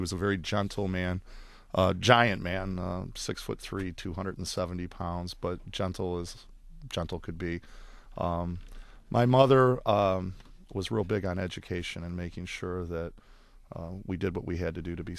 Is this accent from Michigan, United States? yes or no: yes; Royal Oak, Michigan, United States; also born or lived in Detroit; I was born in Detroit, grew up on Prevost Street. We lived in Detroit until I was 7 years old. And then my parents bought a house in Royal Oak where I lived until I married.